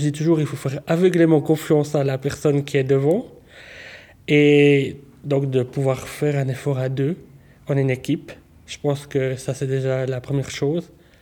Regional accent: Jura, Switzerland; now in Tavannes, Switzerland; moi je dirais que j'habite Tavannes, mais je suis jurassien, je suis né dans le canton du Jura.

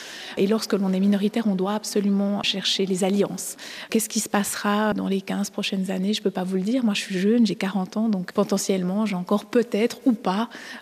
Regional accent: Romandy, Switzerland; je le suis parce que je suis romande, par exemple, donc je parle la langue minoritaire

